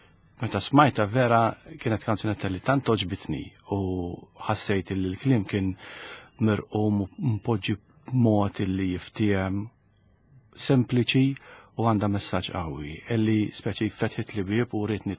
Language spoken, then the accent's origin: Maltese; Birkirkara, Central Region, Malta; Jiena wieled u trabbejt Birkirkara, ħdejn il-Knisja ta' Sant'Alina. Konna familja ta' ħames tfal